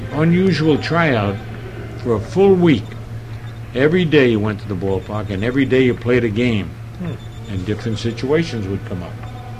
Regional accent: Brooklyn, New York, United States; accent: Brooklyn; They couldn't understand me, my Brooklyn accent.

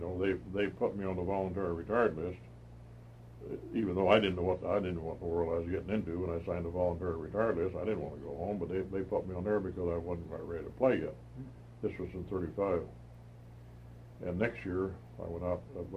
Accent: Decatur, Illinois, United States; I was raised pretty much in Decatur, Illinois. And even though it was a pretty good-sized city, we did not have any baseball

